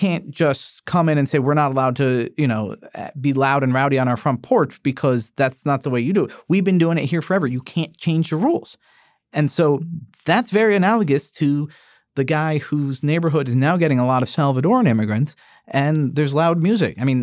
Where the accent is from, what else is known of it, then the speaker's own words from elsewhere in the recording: New York, United States; born there; I was born in 1978 in New York.